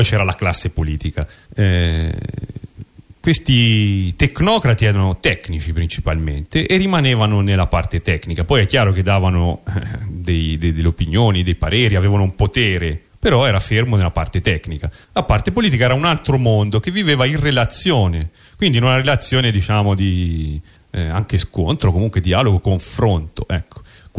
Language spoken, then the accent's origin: Italian; Rome, Lazio, Italy; io Romano